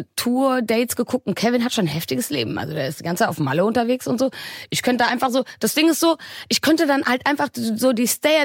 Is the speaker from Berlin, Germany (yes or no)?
no; Wuppertal, North Rhine-Westphalia, Germany; ich komme aus Wuppertal